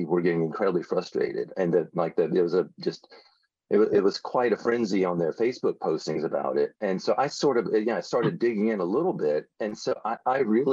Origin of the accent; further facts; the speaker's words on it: Aiken, South Carolina, United States; I'm from Aiken, South Carolina originally